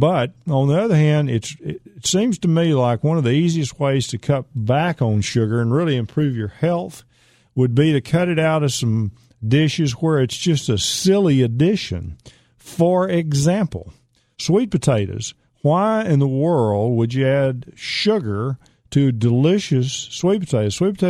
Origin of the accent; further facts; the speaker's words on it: Pittsburg, Texas, United States; I grew up in East Texas, in Pittsburgh, Texas. My grandfather grew sweet potatoes for a living.